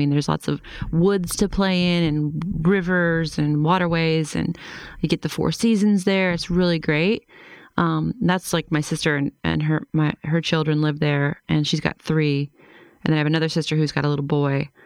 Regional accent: Beaver Falls, Pennsylvania, United States; I am from Beaver Falls, Pennsylvania, which is about 10 miles from the Ohio border and 30 miles north of Pittsburgh.

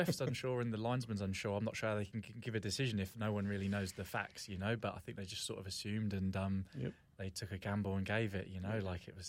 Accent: England, United Kingdom; now in New Zealand; And I went to New Zealand and I just fell in love with the place, you know, like it's a place that I, although England's home

